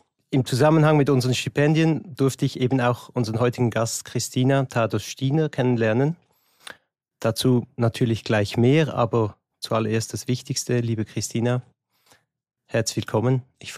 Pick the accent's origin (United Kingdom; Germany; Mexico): United Kingdom; Ich bin ja auch Brite